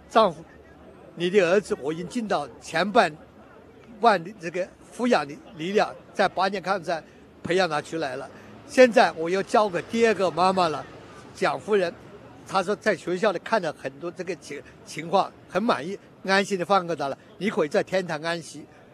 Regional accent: Hunan, China; 在湖南，我是湖南人

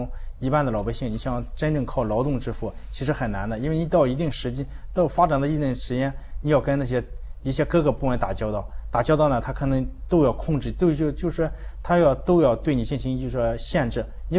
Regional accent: China; also born or lived in Shanghai; 但在中国大陆就不一样，因为我是从农村出来的，我对农村的情况了解，后来又到分配到上海

